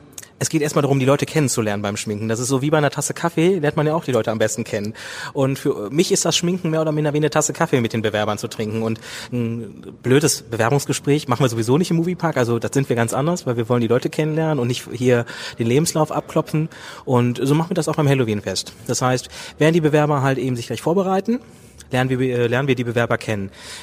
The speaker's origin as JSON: {"language": "German", "region": "North Rhine-Westphalia", "country": "Germany", "said": "ich komme aus dem Ruhrgebiet"}